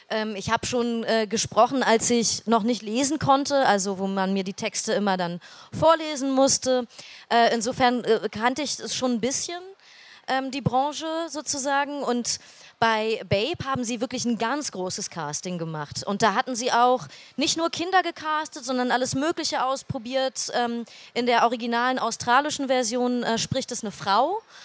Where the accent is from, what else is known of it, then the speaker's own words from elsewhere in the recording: Berlin, Germany; also born or lived in Rostock; Deswegen bin ich keine gebürtige Berlinerin, obwohl ich schon immer in Berlin gelebt habe.